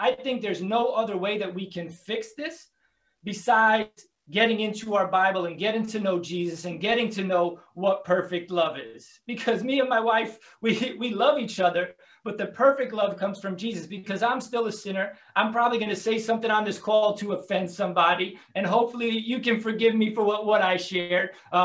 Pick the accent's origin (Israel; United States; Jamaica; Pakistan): United States; Bronx, New York; I growing up in the Bronx, I didn't really spend too much time in Harlem